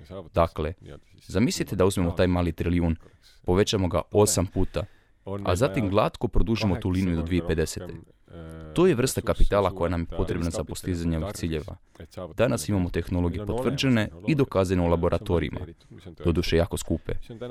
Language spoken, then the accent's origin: Croatian; Hungary; Croatian is a second language; Kod nas, u Mađarskoj, sustav za sprječavanje oštećenja leda je u biti sustav koji tječe na vrijeme.